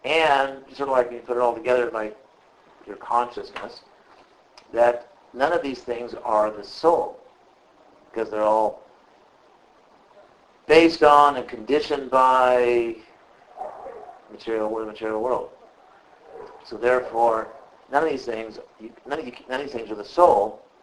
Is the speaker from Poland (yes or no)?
yes; Poland; English is a second language; I'm a Christian from Poland, and my Polish was non-existent.